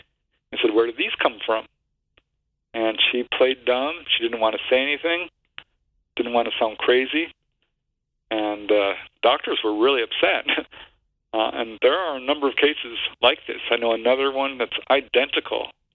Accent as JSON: {"language": "English", "town": "Topanga Canyon", "region": "California", "country": "United States", "tie": "born or raised there", "said": "which turned out to be my hometown"}